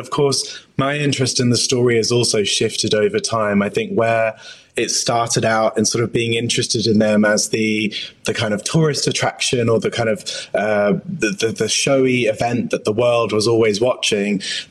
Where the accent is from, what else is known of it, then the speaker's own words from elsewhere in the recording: Oxford, South East England, United Kingdom; I grew up in Oxford in the English countryside